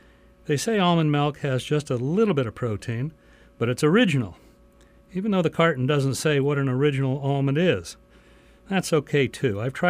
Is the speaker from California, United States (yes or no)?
yes; Fortuna, California, United States; remembering the way things used to be growing up in Fortuna some 60 years ago